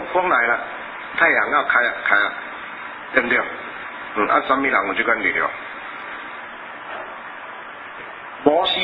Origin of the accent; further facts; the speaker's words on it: Taiwan; 我是台湾人啊